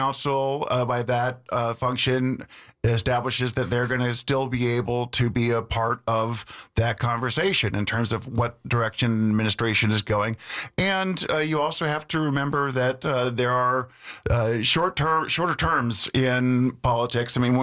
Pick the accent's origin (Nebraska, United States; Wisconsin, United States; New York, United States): Wisconsin, United States; Milwaukee; I grew up in the Milwaukee area and been there since high school.